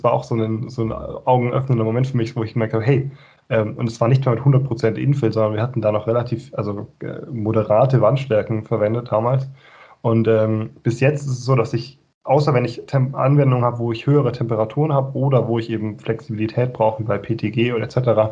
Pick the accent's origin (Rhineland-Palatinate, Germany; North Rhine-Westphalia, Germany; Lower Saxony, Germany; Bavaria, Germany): Bavaria, Germany; Ich komme aus dem Allgäu ursprünglich